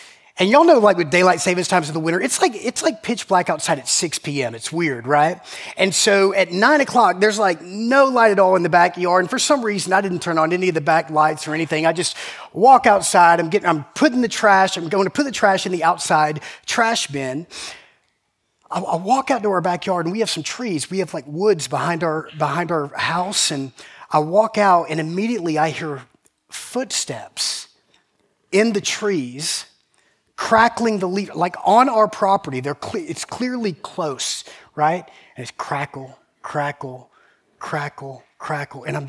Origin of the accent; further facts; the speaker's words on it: Georgia, United States; I grew up in South Georgia. It tastes like chicken.